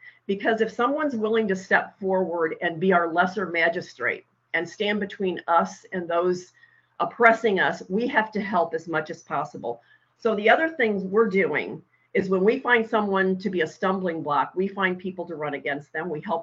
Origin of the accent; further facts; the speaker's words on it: Missouri, United States; One of the things that I'm from Missouri and I'm from specifically St. Charles County.